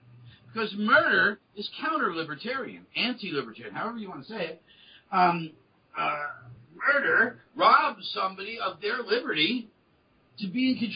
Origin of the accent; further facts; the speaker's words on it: New Jersey, United States; I'm from New Jersey, okay?